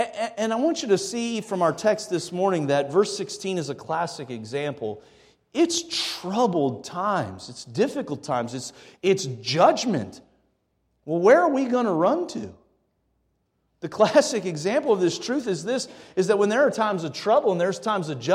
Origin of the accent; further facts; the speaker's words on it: Ohio, United States; As a kid growing up in Ohio, I remember we had a tornado that came through our neighborhood.